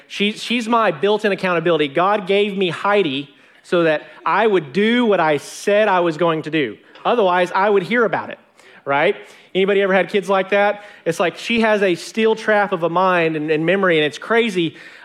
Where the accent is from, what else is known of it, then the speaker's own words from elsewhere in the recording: Arkansas, United States; moved away as an adult; now in Longview, United States; And so I moved to Longview, Texas over a decade ago. I'm originally from Arkansas. I tried to get to Texas as fast as I could.